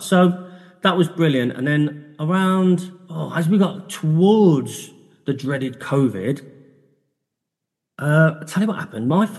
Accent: Birmingham, West Midlands, United Kingdom; I had a good building company, and I'm from Birmingham.

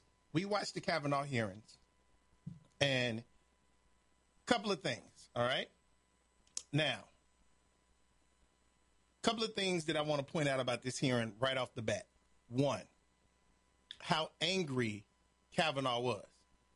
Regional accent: Illinois, United States; Dick Durbin from my home state of Illinois, Dick Durbin, who brought Barack Obama onto the scene

